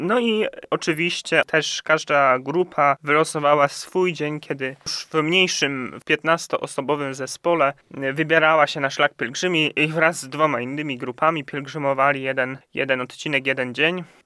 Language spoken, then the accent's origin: Polish; Krotoszyn, Greater Poland Voivodeship, Poland; Ja jestem z Krotoszyna